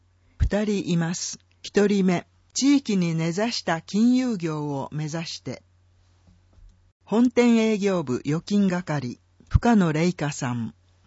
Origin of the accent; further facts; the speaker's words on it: Aizu, Fukushima, Japan; やはり自分が生まれ育った会津の発展に貢献できる場所で働きたいという思いが強かったので